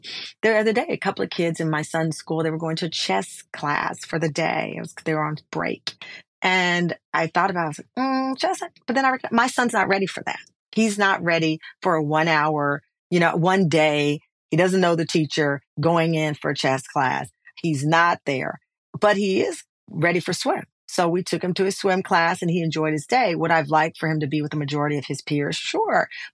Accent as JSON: {"language": "English", "region": "Texas", "country": "United States", "tie": "born or raised there", "said": "I grew up in Texas. I went to a Catholic school that was around the corner, and I turned out just fine, right?"}